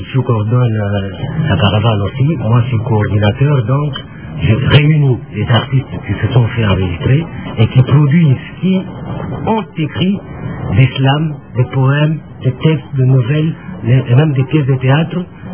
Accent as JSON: {"language": "French", "town": "Lubumbashi", "region": "Haut-Katanga", "country": "DR Congo", "said": "Chez nous à Lubumbashi, il y a beaucoup de choses qui sont réalisées"}